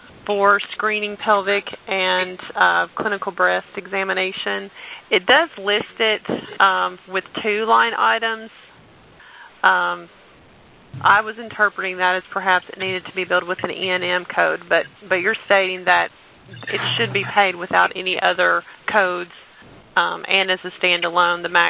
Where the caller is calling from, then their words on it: Franklin, Tennessee, United States; I'm calling from Franklin, Tennessee.